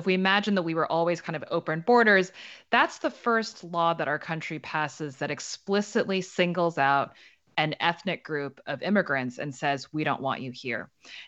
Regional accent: Virginia, United States; I grew up in Northern Virginia, where I'm sitting right now, and my friends were also the children of immigrants

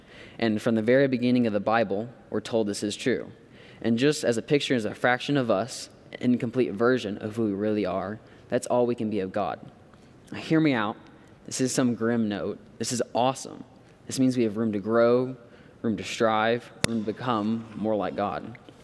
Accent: Fort Worth, Texas, United States; whether I grew up with him in Idabel, Oklahoma, or he grew up with me here in Fort Worth, we'd still be close friends.

